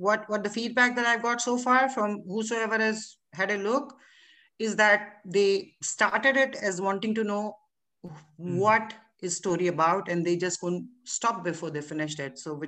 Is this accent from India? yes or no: yes; India; But we as Indian, we always have loved the game.